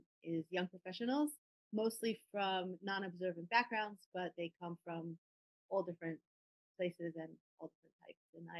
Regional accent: Israel; also born or lived in London; now in New York City, United States; Where I'm from is complicated. I grew up in Israel, actually, but I also lived in London, England for 20 years

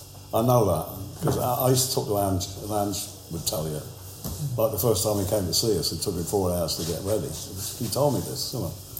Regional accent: Shrewsbury, West Midlands, United Kingdom; I always felt like I was from somewhere else. Although I was only from Shrewsbury up the road

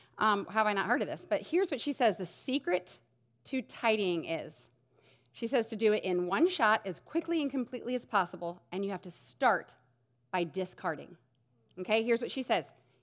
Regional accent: St. Louis, Missouri, United States; So I grew up in an emotionally, physically, and sexually abusive home. I grew up in St. Louis, had never set foot in a church, never heard the gospel, never heard the word God, nothing.

